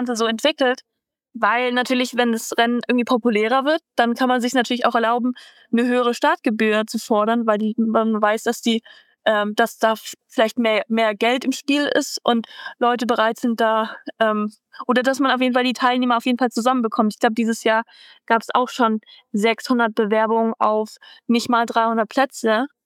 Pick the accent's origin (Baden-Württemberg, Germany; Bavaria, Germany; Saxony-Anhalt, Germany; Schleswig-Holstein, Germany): Baden-Württemberg, Germany; Tübingen; ich komme auch aus Tübingen